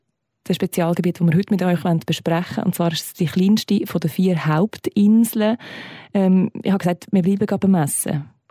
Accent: Switzerland; Also wir als Schweizer, die irgendwie 1,5 Stunden haben, um ins nächste Skigebiet zu kommen, höchstens, und gute Pisten dort finden

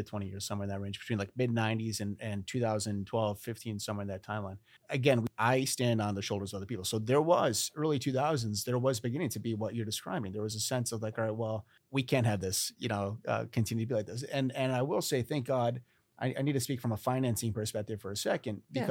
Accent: Syracuse, New York, United States; so I grew up here in Central New York, right? And I remember I was born in 83.

